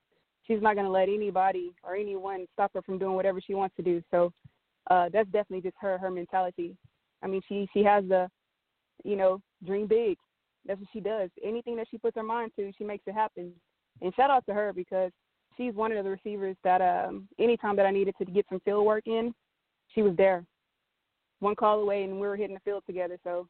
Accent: Texas, United States; I mean, I might be biased because I'm from Texas, but I feel like Texas has the best talent.

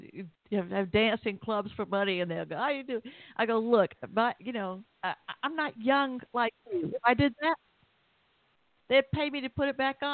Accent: the South, United States; accent: Southern; Now, I know I'm a Southerner with a Southern accent. I'm aware of that. But there are a lot of different Southern accents.

